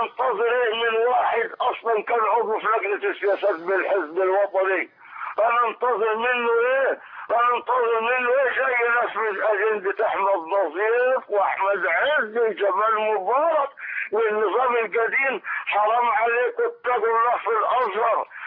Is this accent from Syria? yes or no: no; Upper Egypt, Egypt; يا مولانا عندنا في الصعيد